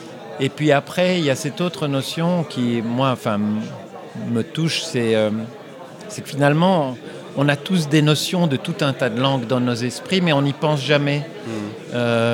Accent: Brussels, Belgium; Il y a évidemment la partie francophone, d'où on pourrait dire que je viens, puisque je suis bruxellois d'origine

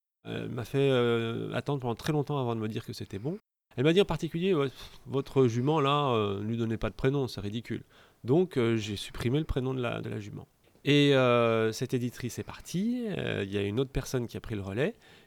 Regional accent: Montélimar, Auvergne-Rhône-Alpes, France; born there; Je suis né à Montélimar. Montélimar, c'est une ville qui est sur le Rhône, en région Rhône-Alpes-Auvergne. C'est la ville du nougat.

